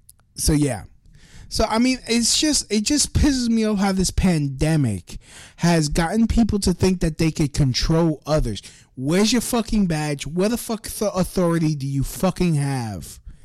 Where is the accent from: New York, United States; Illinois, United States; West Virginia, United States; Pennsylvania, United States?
New York, United States; Brooklyn; and I'm from Brooklyn.